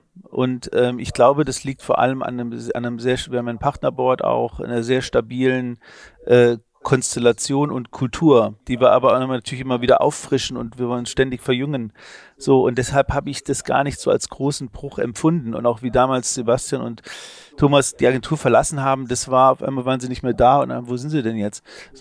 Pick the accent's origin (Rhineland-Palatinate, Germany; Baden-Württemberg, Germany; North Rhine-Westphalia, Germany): Rhineland-Palatinate, Germany; Trier; born there; ich komme aus Trier gebürtig